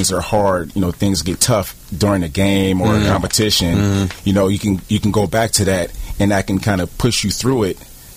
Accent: Venice, California, United States; Yeah, I grew up in Venice, California.

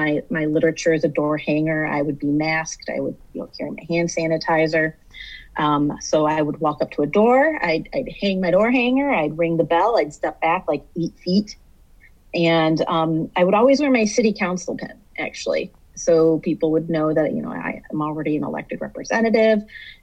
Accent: Walled Lake, Michigan, United States; the Oakland County portion of Northville, my hometown, Walled Lake, South Lyon and Lyon Township

